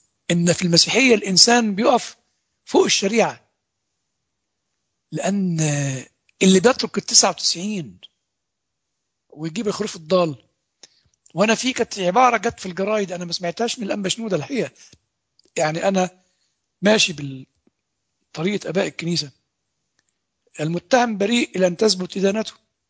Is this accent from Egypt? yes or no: yes; Old Cairo, Cairo Governorate, Egypt; انا اعرف انسان كان ساكن عندنا في مصر القديمة